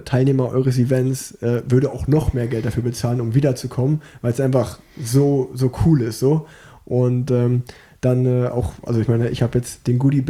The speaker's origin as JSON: {"language": "German", "town": "Unna", "region": "North Rhine-Westphalia", "country": "Germany", "tie": "born there", "said": "weil ich bin geboren in Unna und habe mir halt gesagt, so, eigentlich, Unna ist so an der Grenze vom Ruhrgebiet"}